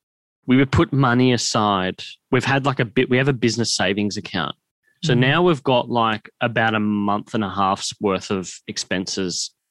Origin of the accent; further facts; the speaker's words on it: Bentleigh, Victoria, Australia; And I grew up around Bentley.